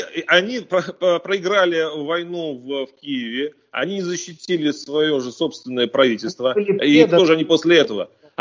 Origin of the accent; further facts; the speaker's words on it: Belarus; американцы доверяют намного больше выборам своим, чем мы, белорусы